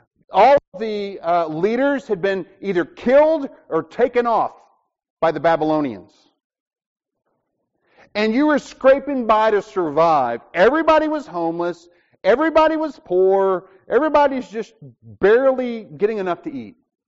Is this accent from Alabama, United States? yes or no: yes; Alabama, United States; So, and I grew up in Alabama. So I fought against this like my whole life.